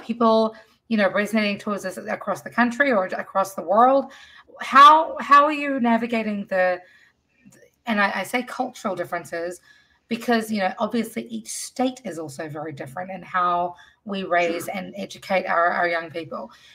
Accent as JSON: {"language": "English", "country": "New Zealand", "tie": "born or raised there", "said": "I was raised in New Zealand"}